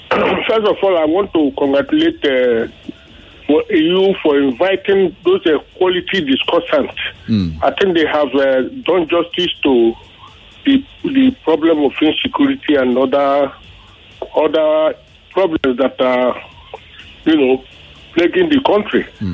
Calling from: Mende, Maryland, United States; I'm calling from Mende, Maryland.

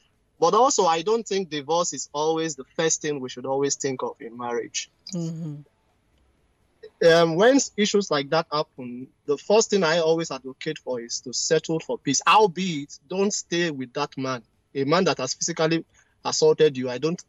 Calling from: Finland; I'm calling from Finland.

